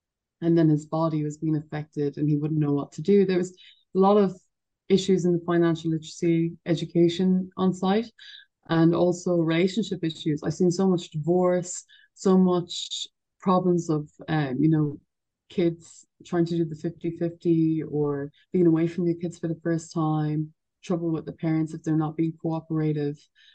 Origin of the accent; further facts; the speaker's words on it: Ireland; I'm Irish after all, you know, that's why you have us over here.